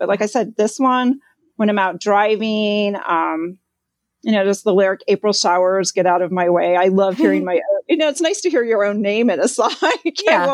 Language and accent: English; Ames, Iowa, United States; And growing up in Ames was a great place in a way because it is a college town.